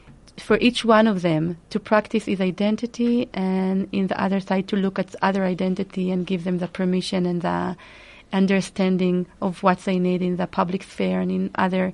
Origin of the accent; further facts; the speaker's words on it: Beersheba, Southern District, Israel; English is a second language; I'm coming from Israel. I was growing up there for the last 40 years. I was born at Be'er Sheva to an Orthodox family. I'm the second of four girls.